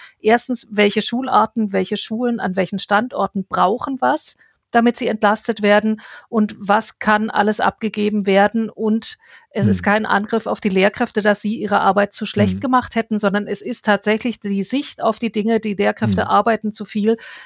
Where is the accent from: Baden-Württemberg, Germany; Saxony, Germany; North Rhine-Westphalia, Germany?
Baden-Württemberg, Germany; Kirchzarten; ich komme ja aus Freiburg, dort, wo ich aufgewachsen bin, in Kirchzarten